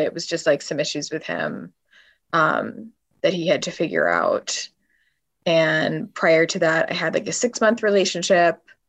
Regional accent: New York City, New York, United States; I'm 26 and I'm from New York City.

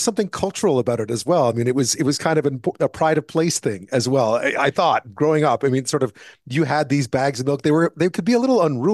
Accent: Montreal, Quebec, Canada; I grew up in Montreal, Toronto has it as well.

